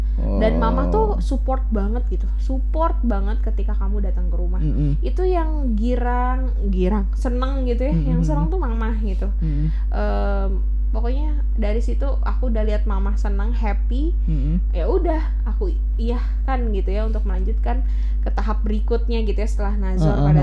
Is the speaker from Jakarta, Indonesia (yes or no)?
no; Bogor, West Java, Indonesia; bahkan dia orang Karawang, aku orang Bogor, dan aku di gunung, dia di laut gitu.